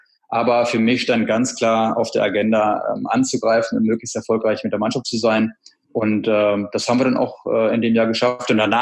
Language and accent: German; Bad Oeynhausen, North Rhine-Westphalia, Germany; ich komme aus Bad Oeynhaus, aus einer kleinen Stadt